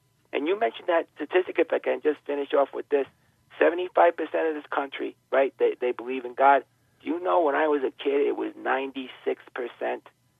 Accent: Rhode Island, United States; Hey, I'm from Rhode Island, okay? And I just moved recently, and I'm in a more Christian place, I think.

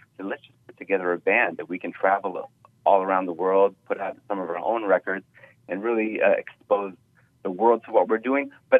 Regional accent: Jerusalem, Jerusalem District, Israel; also born or lived in Canada; I was born in Canada, and then I moved to Israel when I was four years old with my parents, and they went there to found the King of Kings community in Jerusalem, an international church but with a messianic focus. And I've lived there since I was 4 years old.

